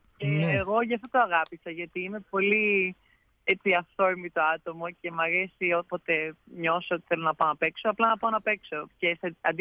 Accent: Athens, Attica, Greece; moved away as an adult; now in United States; Από την Αθήνα, από Βόρεια, μεγάλωσα στην Αθήνα, πήγα σχολείο κανονικά, πέρασα και πανελλήνιες

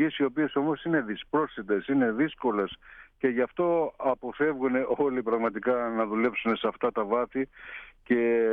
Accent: Ikaria, North Aegean, Greece; Δηλαδή, στο νησί μου την Ικαρία λένε ότι τη θάλασσα δεν γνωρίζουμε μέχρι τους αστράγαλους.

